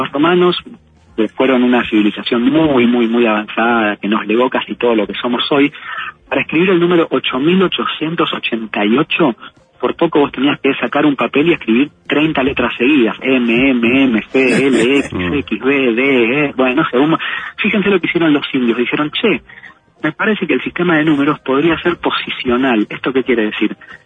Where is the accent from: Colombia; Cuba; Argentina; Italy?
Argentina; born there; tengo 38 años, nací en Argentina, nací bajo un prisma completamente occidental